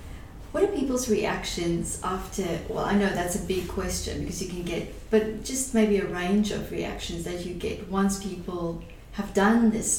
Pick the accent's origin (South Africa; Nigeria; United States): South Africa; also born or lived in Southeast Asia; now in Australia; because I grew up in Africa, lived in Southeast Asia, now I've lived in Australia as well.